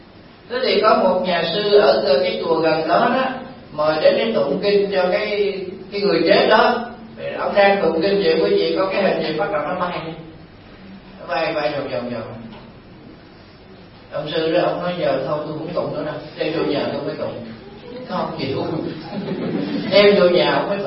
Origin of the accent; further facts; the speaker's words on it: Southern Vietnam, Vietnam; tôi là dân Nam Bộ nhưng mà học ở ngoài miền Trung, rồi sống làm việc ở miền Trung